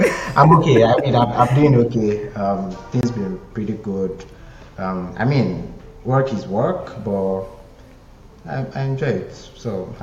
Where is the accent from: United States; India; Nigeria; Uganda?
Nigeria; As a Nigerian or as a Nigerian business owner, you don't have the luxury to do just one thing.